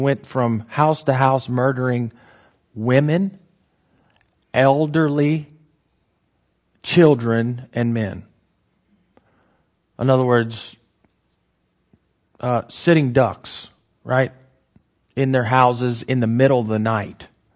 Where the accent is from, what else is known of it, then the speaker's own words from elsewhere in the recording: United States; at least as an American